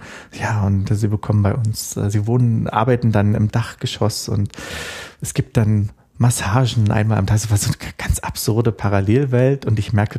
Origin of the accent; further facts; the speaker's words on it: Berlin, Germany; Ich bin ja auch gebürtiger Berliner, Geburtskrankenhaus Friedrichshain und wohne jetzt, weiß ich nicht, 2 Kilometer von meinem wirklichen Geburtsort, also dem wirklichen Ort entfernt.